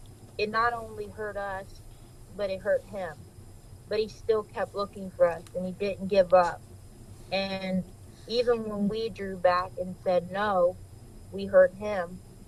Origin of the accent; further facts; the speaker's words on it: Ohio, United States; I was born in Ohio, and I was raised in Ohio, and I am 18 years old